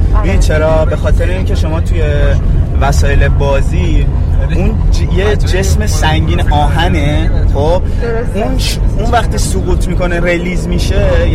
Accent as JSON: {"language": "Persian", "town": "Shiraz", "region": "Fars", "country": "Iran", "said": "ما شیرازی هستیم."}